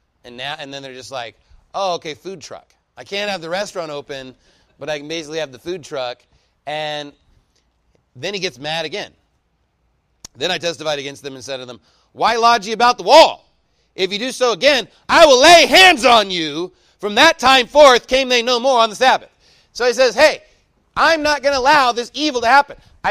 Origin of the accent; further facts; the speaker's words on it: Canyon, Texas, United States; And when I grew up in Canyon, I don't know what it's like here, actually, but in Canyon we have dumpsters in the alley.